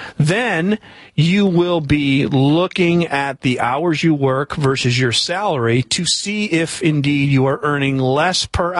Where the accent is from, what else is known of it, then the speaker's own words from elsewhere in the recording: Detroit, Michigan, United States; And then the accents, because I'm not from here. I've mentioned this 8 million times that I grew up in Detroit and Michigan.